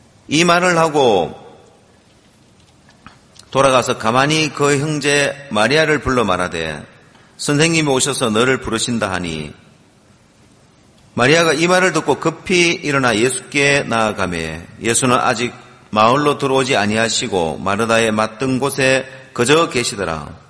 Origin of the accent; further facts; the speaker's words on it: Ulsan, South Korea; 제 고향이 울산인데